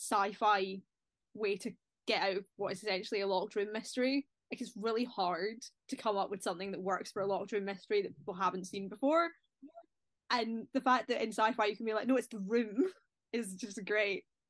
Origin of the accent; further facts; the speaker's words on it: Scotland, United Kingdom; I will admit, I'm Scottish.